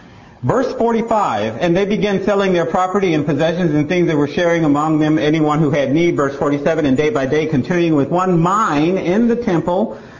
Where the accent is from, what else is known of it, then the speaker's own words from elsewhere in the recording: Las Vegas, Nevada, United States; She's been to my hometown in Vegas and met people that used to be here.